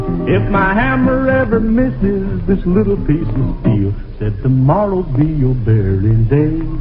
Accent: Drakesburg, Kentucky, United States; Well, Red, everybody was so good to me here at the Grand Ole Opry and up at my hometown in Drakesburg, Kentucky, I just had to come back.

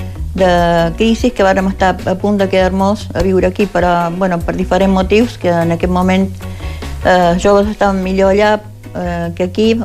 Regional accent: Argentina; also born or lived in Palma; vaig néixer a Palma … de Felanit, i … d'Andratx. Vam emigrar a Argentina l'any 1950

